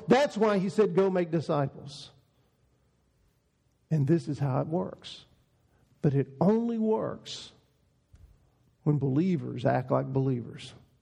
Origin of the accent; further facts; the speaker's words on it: Texas, United States; I didn't have any because I was growing up in Texas in those days